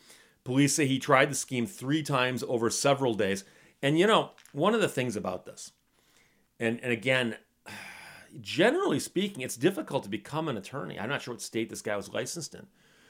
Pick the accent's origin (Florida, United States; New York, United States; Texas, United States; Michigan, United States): Michigan, United States; Detroit; So, you know, I was from Detroit. I went to law school and I came back